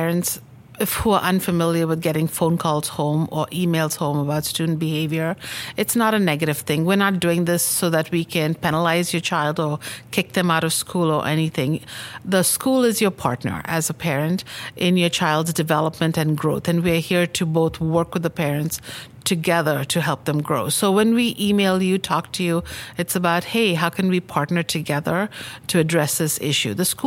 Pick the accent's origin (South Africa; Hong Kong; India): India; In my experience growing up, I grew up in India, and in elementary school, we all studied at the same pace